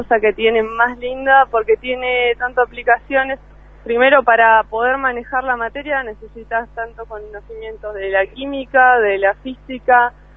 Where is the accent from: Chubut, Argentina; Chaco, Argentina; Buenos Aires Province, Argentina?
Chubut, Argentina; Esquel; vengo de Esquel